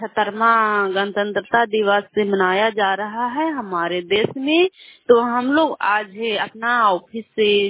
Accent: Nagarnausa, Bihar, India; मैं कछामा पंचायत नगर नौसा ब्लॉक की निवासी हूँ

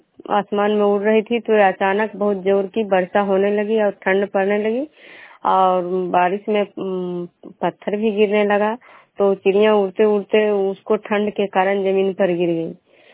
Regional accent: Bishnupur, Bihar, India; मैं बिश्नोपुर ग्राम खजरा पंचायत नालंदा जिला के निवासी हूँ।

